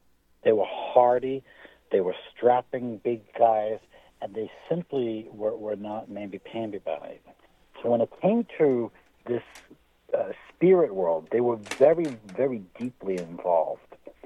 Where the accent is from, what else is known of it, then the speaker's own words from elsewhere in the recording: Ireland; I'm thinking myself as an Irishman and I'm thinking of Ireland right now.